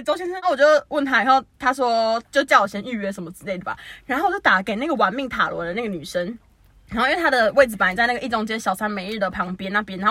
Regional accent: Taichung, Taiwan; 我们是台中人

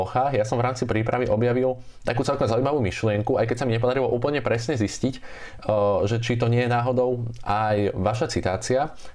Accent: Trenčín, Trenčín Region, Slovakia; nakoľko som z Trenčína, kde centrom mesta preteká rieka Váh

